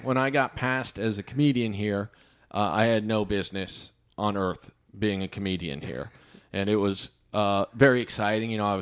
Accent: Kansas, United States; Like I said, I grew up in Kansas.

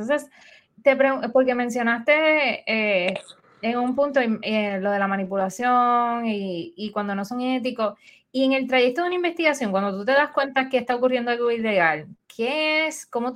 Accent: Carolina, Puerto Rico; yo, como buena puertorriqueña de Carolina

